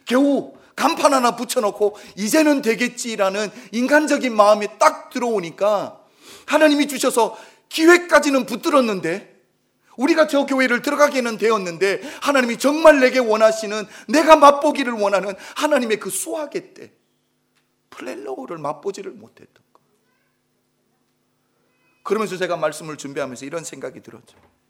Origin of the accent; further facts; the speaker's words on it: California, United States; 저희는 캘리포니아 사람이니까 외부 사람도 이런 소식을 듣는데